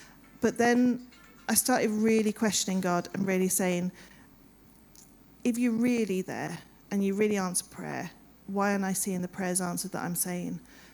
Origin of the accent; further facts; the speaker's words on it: London, United Kingdom; also born or lived in Kent / Lancaster / Surrey; now in Manchester, United Kingdom; So I was born in Kent and then went to London with my parents and lived in South London for a few years.